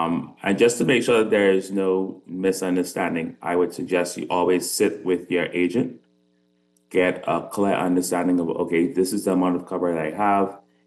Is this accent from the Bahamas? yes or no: yes; Grand Bahama, Bahamas; I'm originally from Grand Bahama.